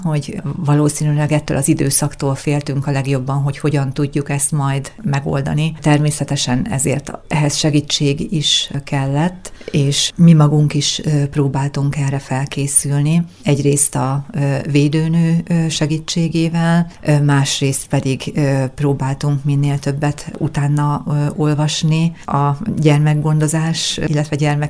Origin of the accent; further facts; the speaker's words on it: Debrecen, Hajdú-Bihar, Hungary; now in Nyíregyháza, Hungary; Én debreceni vagyok, Debrecenben teljesen egyedül.